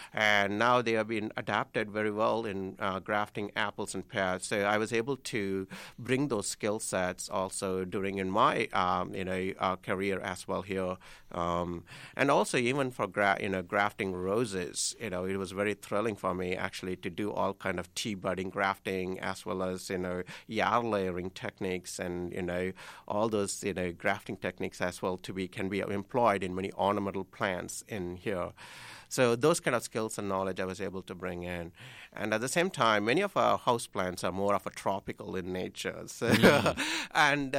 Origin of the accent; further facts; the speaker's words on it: southern India, India; English is a second language; now in Bayfield, United States; since growing up in India, in southern part of India, the temperature during in the summertime gets way more than 100 degrees